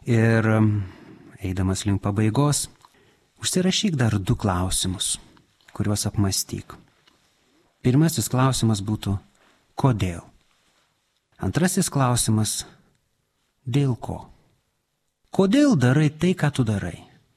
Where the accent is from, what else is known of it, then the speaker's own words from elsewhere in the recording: Raseiniai, Kaunas County, Lithuania; born there; Gimiau Raseiniuose, tai yra švenčiausios mergelės Marijos į dangų parapija. Pirmąją komuniją priėmiau Girdžiuose, šventos onos bažnyčia